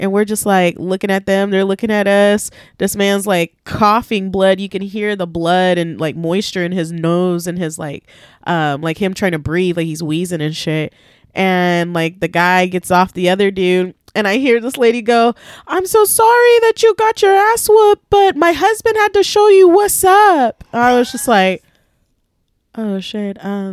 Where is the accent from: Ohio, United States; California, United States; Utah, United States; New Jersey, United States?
California, United States; Merced; So I grew up in Merced. I'm from Merced. Okay. Originally. Born and raised, 209, baby. And no, it's not the fucking Bay Area.